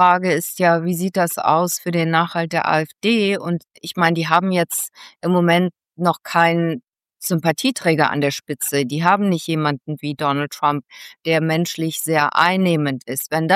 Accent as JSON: {"language": "German", "town": "Mönchengladbach", "region": "North Rhine-Westphalia", "country": "Germany", "tie": "born there", "said": "Heinsberg, was in der Nähe von meiner Geburtsstadt Mönchengladbach ist."}